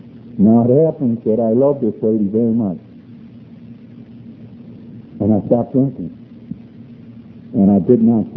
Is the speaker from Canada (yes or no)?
no; Cleveland, Ohio, United States; moved away as an adult; now in Phoenix, United States; And in June of 1970, we arrived in Phoenix. I think it was somewhere around 100 degrees, and we're from Cleveland.